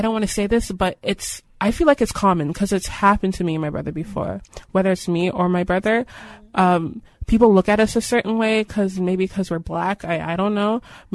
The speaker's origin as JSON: {"language": "English", "town": "Toronto", "region": "Ontario", "country": "Canada", "tie": "born or raised there", "said": "even though I was born in Regent Park and I've lived here for most of my life"}